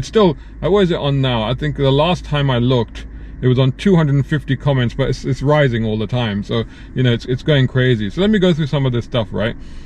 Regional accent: Saudi Arabia; I remember way, way back growing up in Saudi Arabia in the 80s

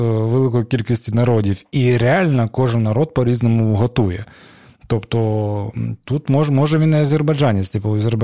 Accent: Crimea, Ukraine; Я такий, кримський татарин, такий.

